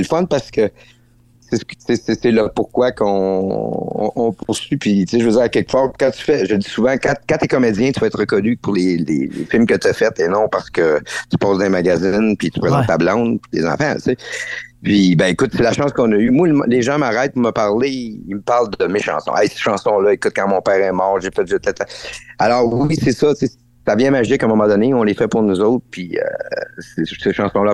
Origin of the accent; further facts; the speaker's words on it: Val-d'Or, Quebec, Canada; Ben écoute, je suis présentement dans ma ville natale.